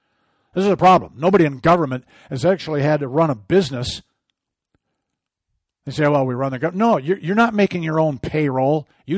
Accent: Midwest, United States; I'm from the Midwest. We call them billfolds. We didn't call them wallets.

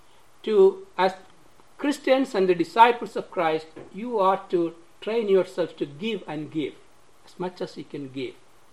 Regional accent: Hong Kong; moved away as an adult; Because I came here from Hong Kong, in China, part of China, by myself. And I don't have anybody here. I came as a student.

